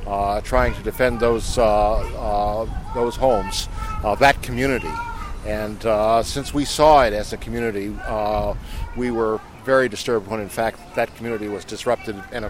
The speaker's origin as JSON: {"language": "English", "town": "Westford", "region": "Massachusetts", "country": "United States", "said": "I'm from Westford."}